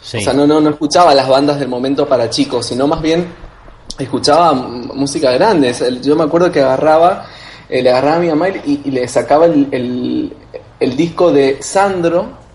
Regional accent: Maipú, Mendoza, Argentina; born there; Maipú, que es el lugar donde yo nací, es el departamento que más bodegas tiene en Mendoza

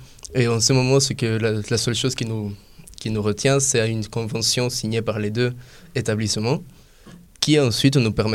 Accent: Costa Rica; French is a second language; moved away as an adult; now in France; Je suis un élève de l'Estaca. Je viens du Costa Rica. Je suis venu ici avec une bourse d'excellence pour faire des études en France d'ingénieur en aéronautique. Et j'ai passé 2 ans à Toulouse

